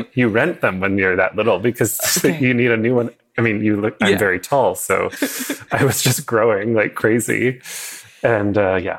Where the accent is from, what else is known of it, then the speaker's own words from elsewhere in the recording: Portland, United States; So I grew up in Portland before Portland was like cool, I guess, although I thought it was pretty cool.